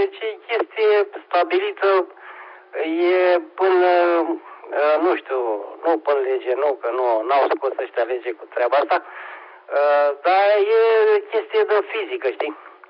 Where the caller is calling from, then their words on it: Pitești, Argeș, Romania; Salutări și de la 7 Hotel Eco. Da, nu s-a simțit nimic aici la Pitești.